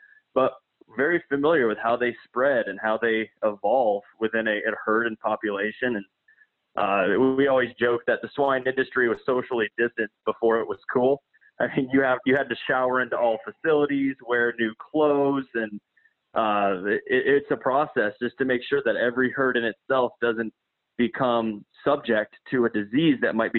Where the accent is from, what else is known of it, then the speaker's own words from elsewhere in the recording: Iowa, United States; also born or lived in North Carolina; I was born in North Carolina, raised in Iowa, went to the University of Iowa, and now study at Johns Hopkins.